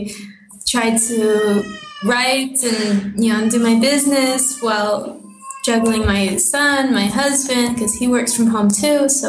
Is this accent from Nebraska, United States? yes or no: no; Aurora, Colorado, United States; born there; also born or lived in Washington / California / Oklahoma / Missouri; I was born in Denver, well, Aurora. And I've lived in Washington State, California State, in both South and Central. I've lived in Oklahoma, Missouri.